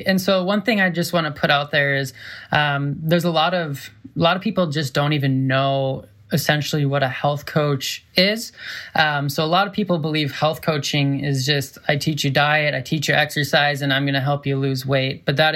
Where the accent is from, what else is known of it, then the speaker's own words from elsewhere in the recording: Minnesota, United States; moved away as an adult; also born or lived in North Dakota / Colorado; Yep. I grew up in Minnesota, lived in Minnesota for about 21 years, did a little stint in North Dakota, but no one really cares about North Dakota too much. And then I took the trail and went to Colorado